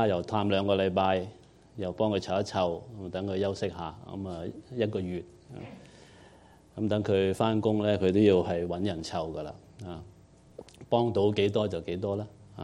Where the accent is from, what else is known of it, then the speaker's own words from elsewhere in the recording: Hong Kong; 我哋作為香港人，香港嘅情況，怎樣彼此鼓勵、彼此提醒兄弟姊妹。